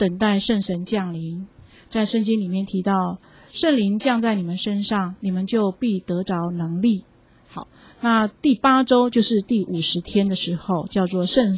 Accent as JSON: {"language": "Chinese", "country": "China", "said": "我们中国人也这么说"}